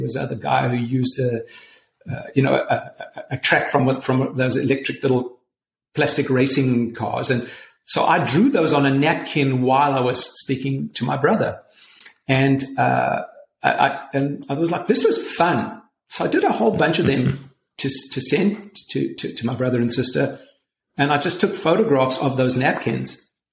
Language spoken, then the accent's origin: English; South Africa; growing up in South Africa